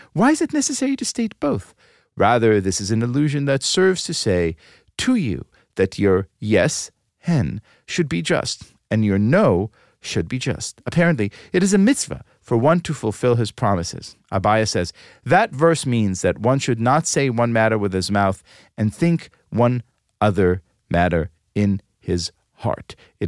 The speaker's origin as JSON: {"language": "English", "country": "Israel", "tie": "born or raised there", "said": "When I was a young boy growing up in Israel, we had a beautiful Hebrew phrase"}